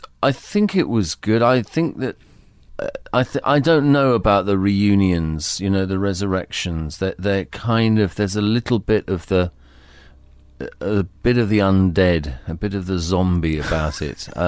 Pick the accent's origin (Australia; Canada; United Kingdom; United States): United Kingdom; The environment was Britain in the early and mid 1950s. You know, I was born in 1953, so